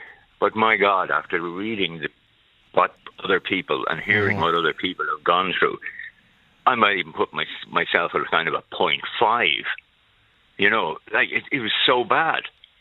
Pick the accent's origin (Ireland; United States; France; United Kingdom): Ireland; Dublin, Leinster; I grew up in Dublin near De La Salle School that my friends went to.